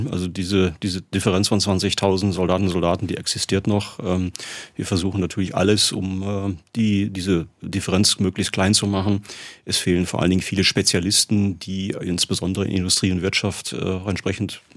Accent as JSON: {"language": "German", "region": "North Rhine-Westphalia", "country": "Germany", "said": "Ich komme aus Nordrhein-Westfalen"}